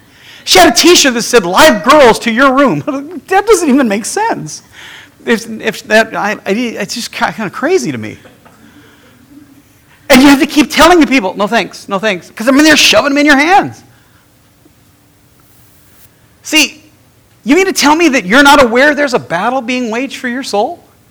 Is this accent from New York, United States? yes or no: no; Los Angeles, California, United States; I grew up in South Central LA. I grew up in the ghetto.